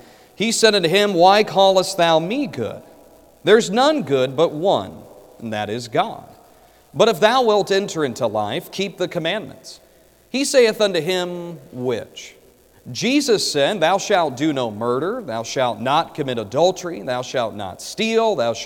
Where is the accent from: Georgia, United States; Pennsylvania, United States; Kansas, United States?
Kansas, United States; I'm from Kansas. We just can't do that there because it'll change from the time you get to church to the time you get out of church.